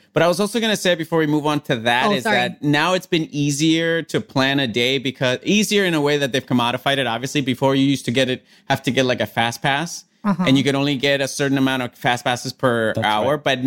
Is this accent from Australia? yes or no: no; Puerto Rico; I grew up like in Puerto Rico.